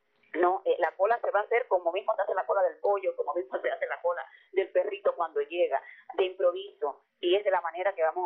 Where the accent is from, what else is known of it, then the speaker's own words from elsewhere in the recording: Cuba; yo soy la única cubana